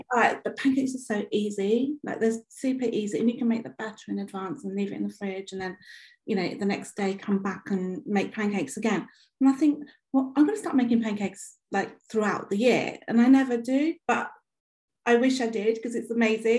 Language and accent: English; India; like we're both Indian